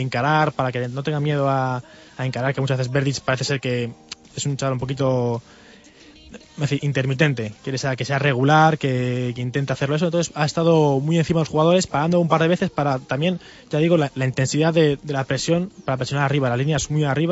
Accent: Italy; yo soy italiano, yo la puedo traducir.

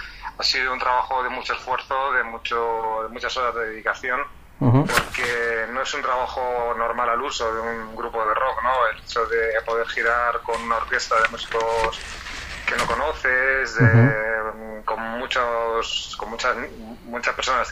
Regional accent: Madrid, Community of Madrid, Spain; para nosotros que somos de Madrid, pues es un sitio mítico

